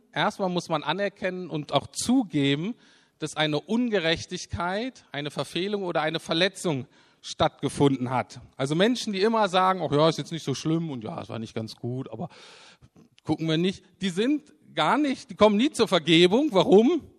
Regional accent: Germany; Und deswegen können wir als Deutsche schon sagen, Sünden sind sozusagen moralische Schulden anderen gegenüber.

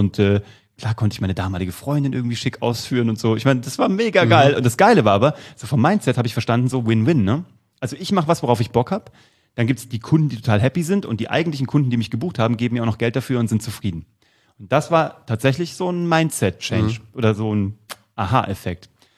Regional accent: Kassel, Hesse, Germany; ich komme aus Kassel und habe früh mit der Zauberei begonnen.

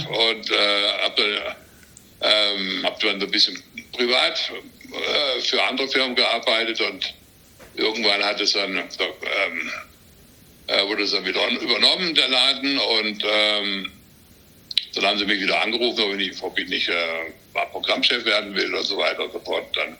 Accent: Baden-Württemberg, Germany; Und ich komme aus Südbaden

